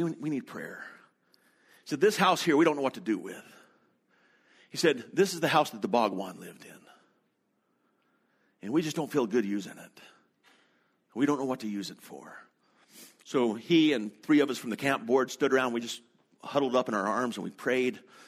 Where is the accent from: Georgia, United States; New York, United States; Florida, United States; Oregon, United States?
Oregon, United States; Growing up in Oregon, it was not uncommon.